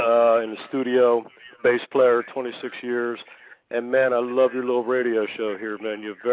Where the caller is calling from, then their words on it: New Jersey, United States; I'm here from Southern New Jersey.